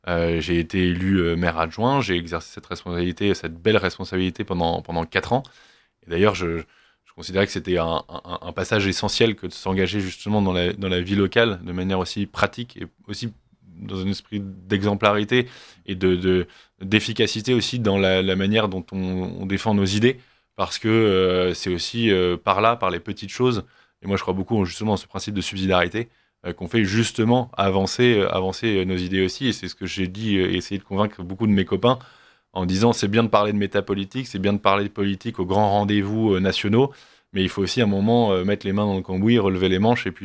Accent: Flanders, Belgium; Je suis flamand, ouais.

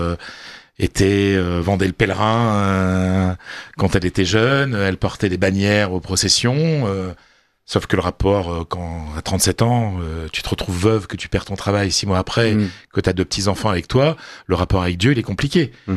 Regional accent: France; c'est aussi un livre sur notre culture à nous en tant que Français.

